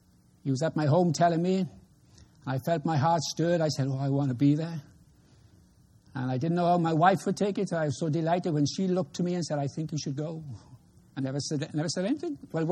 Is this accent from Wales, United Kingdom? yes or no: yes; Wales, United Kingdom; I'm a Welshman.